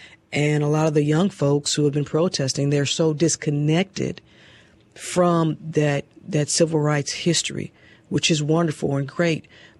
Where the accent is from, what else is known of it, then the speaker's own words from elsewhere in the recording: St. Louis, Missouri, United States; As a black woman growing up in St. Louis, it's not lost on me.